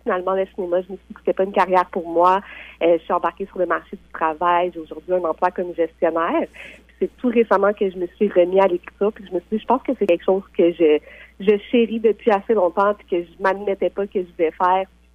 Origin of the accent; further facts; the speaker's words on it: Laval, Quebec, Canada; now in Montreal, Canada; Je viens de Laval, je réside à Montréal, donc montréalaise vraiment.